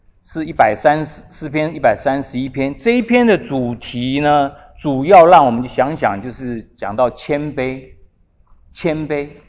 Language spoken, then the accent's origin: Chinese; Taiwan; 我记得我小时候在台湾的时候呢，我的邻居就小朋友而已哦， … 哦，我们这边有台语的哦